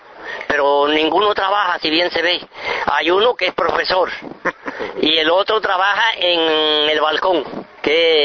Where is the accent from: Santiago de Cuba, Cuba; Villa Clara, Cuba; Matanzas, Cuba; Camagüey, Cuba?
Santiago de Cuba, Cuba; La Habanita; also born or lived in Los Machitos; 7 años ya tenía yo, en La Habanita. Yo nací en Los Machitos y me crié en La Habanita.